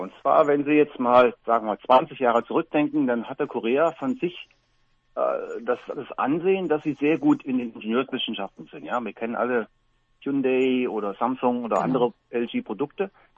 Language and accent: German; Germany; now in South Korea; meine Frau ist Amerikanerin, ich bin Deutscher.